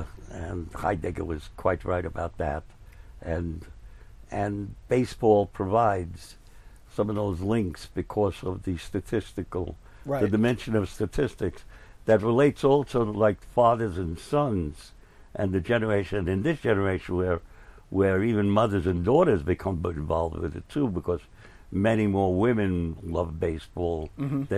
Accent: Bronx, New York, United States; Well, no, actually, I'm from the Bronx.

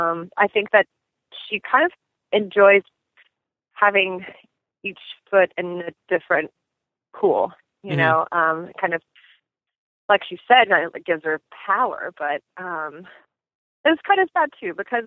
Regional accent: Knoxville, Tennessee, United States; especially growing up in Knoxville, Tennessee, it's pretty small.

